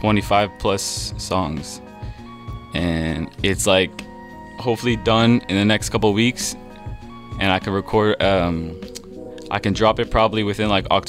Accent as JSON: {"language": "English", "town": "Montreal", "region": "Quebec", "country": "Canada", "tie": "born or raised there", "said": "I'm Italian, Polish background. I grew up here in Montreal."}